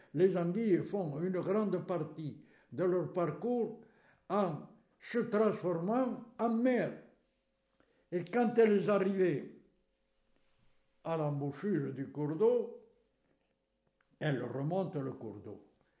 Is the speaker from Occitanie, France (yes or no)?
yes; Carennac, Occitanie, France; c'était la grande activité à Carennac, puisque je suis de Carennac.